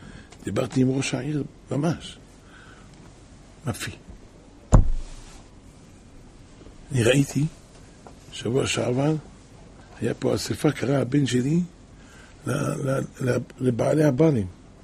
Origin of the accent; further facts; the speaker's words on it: Jerusalem, Jerusalem District, Israel; אנחנו חיים פה, אנחנו גדלנו פה משאנחנו ילדים באזור הזה. היה פה הכל שוק.